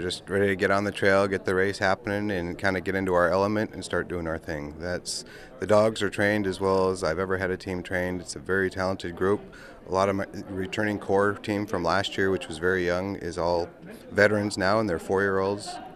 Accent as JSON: {"language": "English", "town": "Nome", "region": "Alaska", "country": "United States", "tie": "born or raised there", "said": "And, of course, I growing up in Nome, he spent a lot of years up in Nome. I grew up knowing him from when I was 4 years old on."}